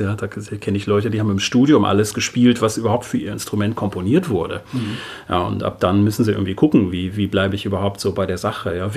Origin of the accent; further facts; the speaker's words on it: Uelzen, Lower Saxony, Germany; now in Berlin, Germany; ich wohne seit 10 Jahren in Berlin hier. Das macht mir nichts, wenn man mich als Berliner Pianist vorstellt, wenn ich zu Hause sozusagen in Uelzen bin oder zu Hause in Berlin.